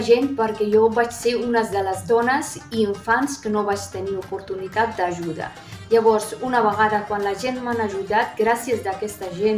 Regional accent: Afghanistan; Catalan is a second language; M'agradaria molt viatjar al meu país, a l'Afganistan, per veure la meva família

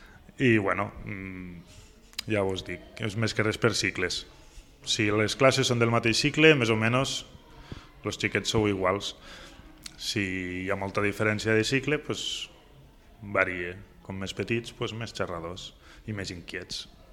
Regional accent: Flix, Catalonia, Spain; la primera escola meua va ser la del meu poble, la de Flix, perquè jo vaig estar allí a l'escola

